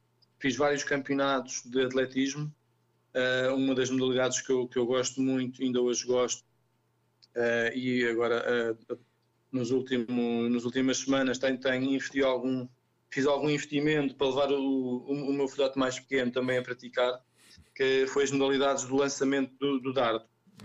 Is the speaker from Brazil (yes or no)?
no; Alentejo, Portugal; born there; eu nasci no Alentejo. Pronto, e o distrito foi Porto Alegre.